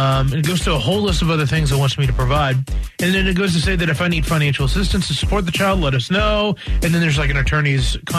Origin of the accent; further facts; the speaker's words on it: Roanoke, Virginia, United States; got an interesting letter from the Virginia Department of Social Services back in Roanoke, Virginia, my hometown.